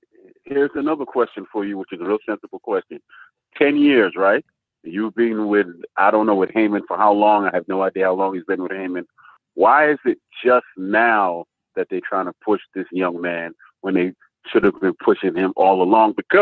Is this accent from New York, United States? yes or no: yes; Bronx, New York, United States; also born or lived in Jamaica; I was born in Jamaica and raised in the Bronx, 10467.